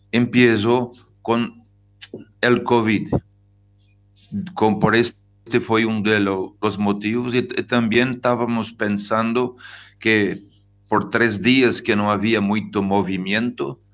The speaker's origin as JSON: {"language": "Spanish", "town": "Porto Xavier", "region": "Rio Grande do Sul", "country": "Brazil", "second_language": "Spanish", "said": "Yo soy una persona que viene de cerca de Argentina, en Puerto Xavier, Santo Ángel, la región de las Misiones."}